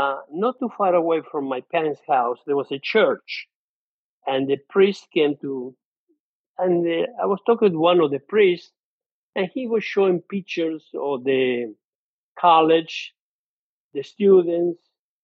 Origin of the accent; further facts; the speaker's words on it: Italy; born there; English is a second language; I was born in Italy during World War II, in between Rome and Naples. Area of Monte Cassino, where there was a big battle there.